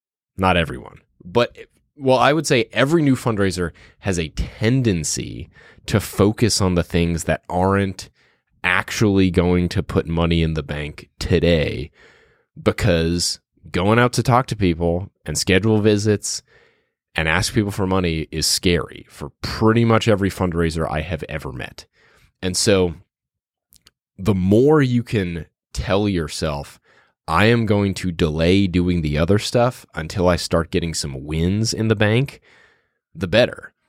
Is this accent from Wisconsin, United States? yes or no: no; New Orleans, Louisiana, United States; going back to my hometown of New Orleans. I had my grandma host an event for us.